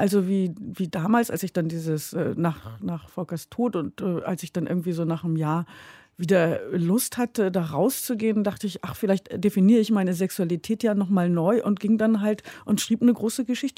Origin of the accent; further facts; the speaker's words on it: Hesse, Germany; moved away as an adult; also born or lived in Munich / Saarland; now in Berlin, Germany; Ich bin sehr viel umgezogen. Ich bin in München geboren worden, in Hessen und im Saarland aufgewachsen und dann mit 19 nach Berlin gezogen. Also ich wohne seit fast 30 Jahren hier.